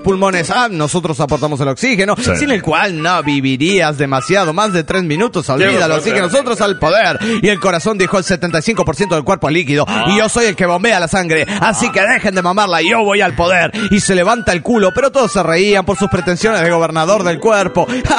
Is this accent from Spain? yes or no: no; Venezuela; de Caraga, Venezuela.